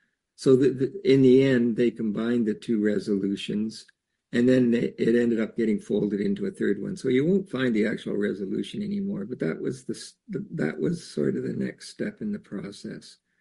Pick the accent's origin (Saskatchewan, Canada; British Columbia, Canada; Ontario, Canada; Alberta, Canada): Ontario, Canada; I was born and raised back in Eastern Canada, Guelph High School, Ottawa, undergrad in London, Ontario.